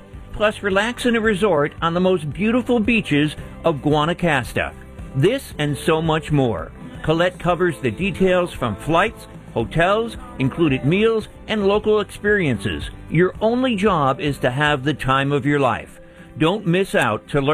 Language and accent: English; Poland; because I'm from Poland.